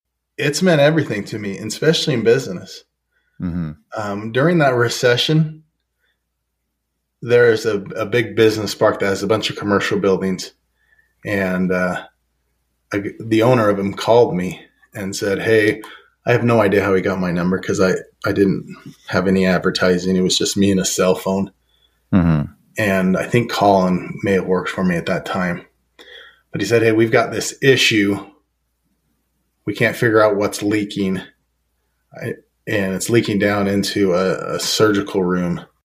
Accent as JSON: {"language": "English", "town": "Memphis", "region": "Tennessee", "country": "United States", "said": "let me tell you, I come from Memphis, so it used to be good, but it's pretty poor these days."}